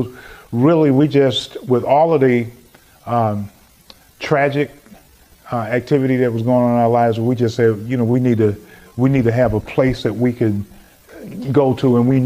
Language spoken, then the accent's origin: English; Chicago, Illinois, United States; growing up in Chicago, like the back of my hand.